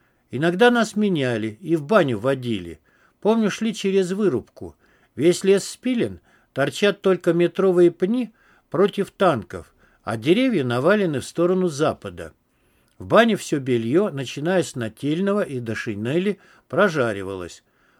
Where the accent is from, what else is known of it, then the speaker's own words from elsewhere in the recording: Russia; В 44-м году и мою родную деревню сожгли. Уже и нужды-то не было. Там деревушка 15 домов, крыши соломенные